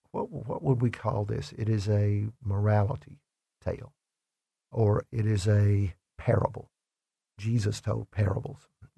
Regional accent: the South, United States; I'm from the South, so it's easy to put me on the shelves with Southern writers.

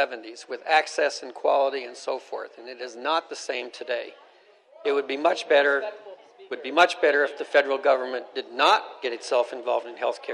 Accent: Canada; now in United States; I'm an Army veteran, and I'm also a U.S. citizen now, but I was born and raised in Canada.

